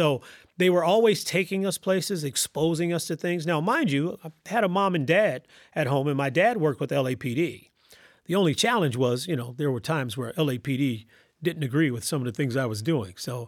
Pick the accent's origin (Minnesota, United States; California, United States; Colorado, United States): California, United States; Compton; I was very fortunate where I grew up in Compton, where my dad still lives.